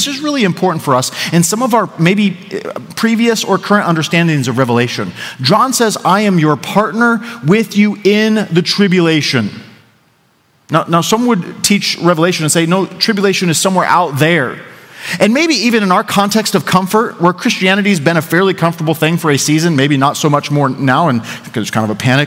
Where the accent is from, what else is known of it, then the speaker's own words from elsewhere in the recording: Colorado, United States; I'm from Colorado. I remember stories of the Thompson River flooding.